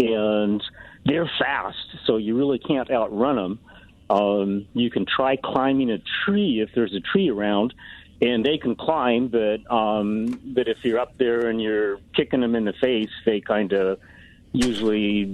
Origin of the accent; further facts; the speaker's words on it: Colorado, United States; Yeah, I'm from Colorado and I have relatives in Colorado.